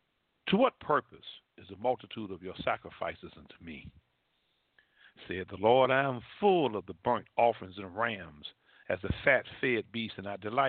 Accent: United States; I'm an American. And I'm an American soldier. I'm a veteran.

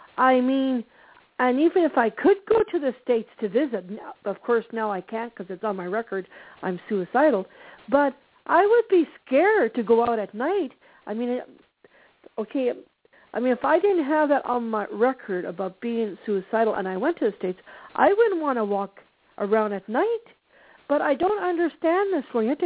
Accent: Canada; Of course, I live in Canada. I'm a Canadian.

